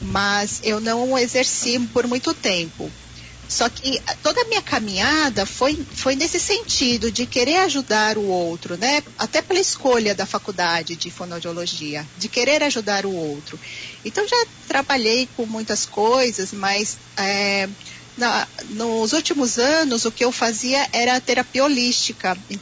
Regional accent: Bahia, Brazil; sendo baiana e vivi, né, nesse meio rural

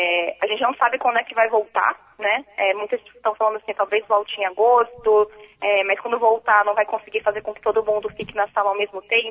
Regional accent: Brasília, Federal District, Brazil; now in São Paulo, Brazil; vivi a vida toda em Brasília, mas agora estou em São Paulo, né?

